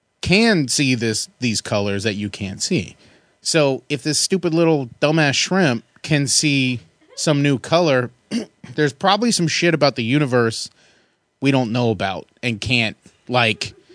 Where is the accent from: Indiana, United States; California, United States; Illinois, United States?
California, United States; Santa Maria; I'm from Santa Maria, California.